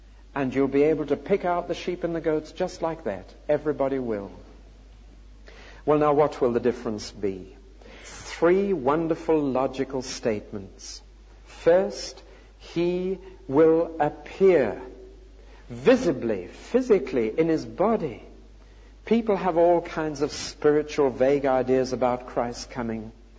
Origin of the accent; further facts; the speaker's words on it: Newcastle upon Tyne, North East England, United Kingdom; It's a photograph out of a newspaper in my hometown, Newcastle-on-Tyne, when King George V visited the town to launch a ship.